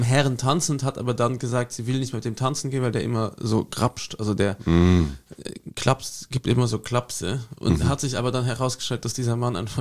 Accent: Luxembourg; Nee, bei uns war in Luxemburg Classic, was machst du, wenn du fertig bist mit der Matura, gehst ins Casino.

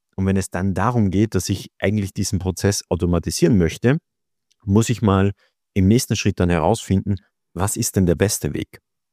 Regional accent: Austria; ich komme aus Österreich … so wie du gesagt hast. Und da ich aus Österreich komme, kann ich natürlich leider kein Schweizerdeutsch.

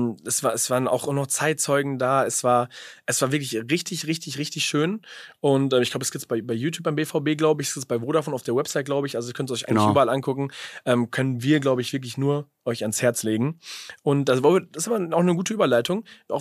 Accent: Waltrop, North Rhine-Westphalia, Germany; ich komme ja auch aus Waltrop, da hast du natürlich auch viele Bochumer

